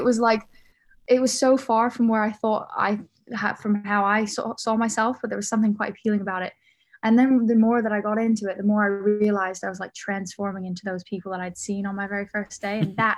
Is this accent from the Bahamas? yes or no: yes; Bahamas; I'm from the Bahamas. So I grew up, I grew up in the tropics and the sunshine. My parents are both British, but they moved there ages ago, and I was born there and raised there, so it's not a bad place to be from.